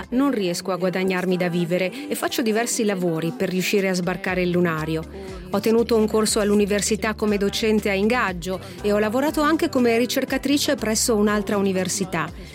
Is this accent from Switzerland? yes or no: yes; Switzerland; io provengo dalla Svizzera e da un'altra generazione